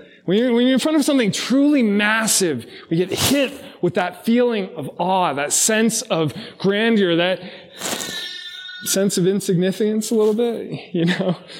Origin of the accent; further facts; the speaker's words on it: Arizona, United States; I grew up in Arizona